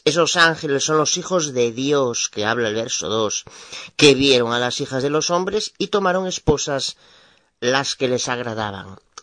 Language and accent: Spanish; Galicia, Spain; de Galicia, España.